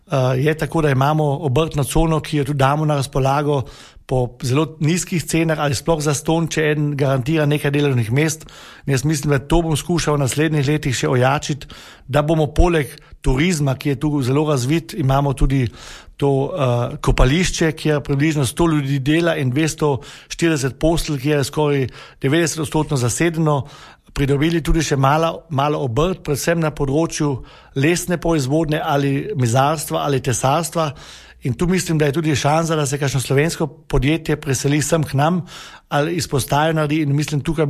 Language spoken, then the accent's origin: Slovenian; Trögern, Carinthia, Austria; Jaz prihajam iz Kort, to je bliže Jezerskemu kot Železni kapli